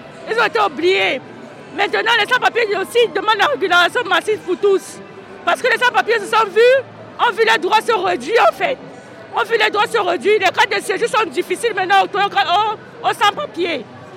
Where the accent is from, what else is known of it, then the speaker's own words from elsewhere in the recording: Cameroon; je viens du Cameroun.